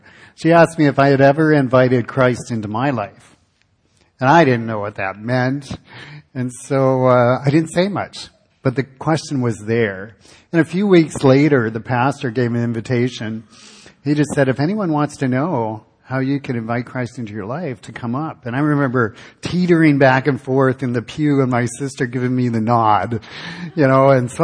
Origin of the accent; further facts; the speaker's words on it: Michigan, United States; back in Michigan. I grew up in Michigan.